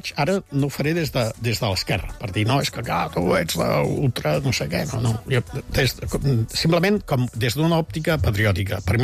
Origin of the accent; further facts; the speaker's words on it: Catalonia, Spain; ens ve un temps de passar vergonya com a catalans